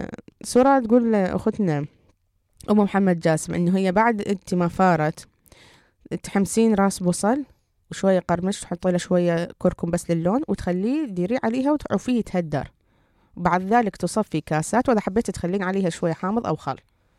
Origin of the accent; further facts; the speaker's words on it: Iraq; الشوربات المتعددة اللي تعرف بالآش والشلة، وعندنا بالعراق.